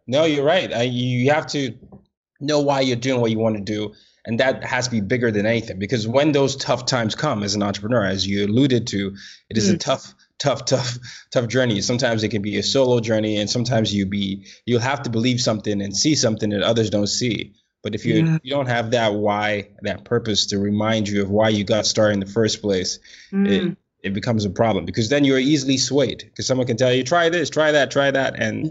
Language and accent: English; Nigeria; I'm from Nigeria.